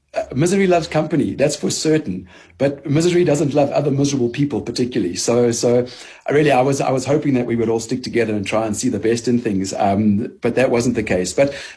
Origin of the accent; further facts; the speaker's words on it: South Africa; I'm South African. I can't write Arabic